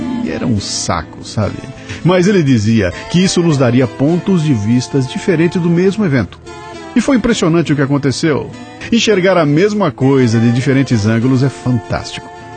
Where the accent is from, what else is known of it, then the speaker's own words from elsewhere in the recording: Bauru, São Paulo, Brazil; born there; Eu, por exemplo, nasci em Bauru e vim para a capital com 19 anos para estudar.